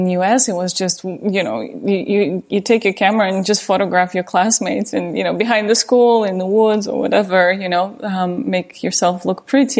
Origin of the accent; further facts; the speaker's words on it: Tiksi, Sakha Republic, Russia; when I say to people I meet that I'm from Tiksi, people know, but only people who work in the Arctic.